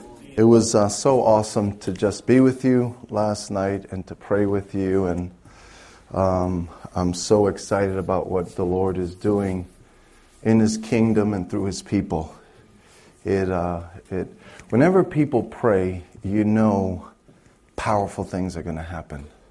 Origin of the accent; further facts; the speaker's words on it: New York, United States; I grew up in Brooklyn, and I never went to church.